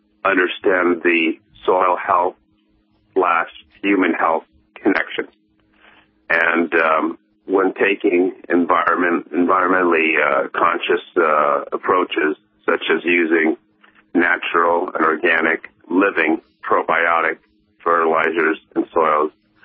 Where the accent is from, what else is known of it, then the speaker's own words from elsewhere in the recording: Los Angeles, California, United States; I grew up in Los Angeles in the very, we call the concrete jungle.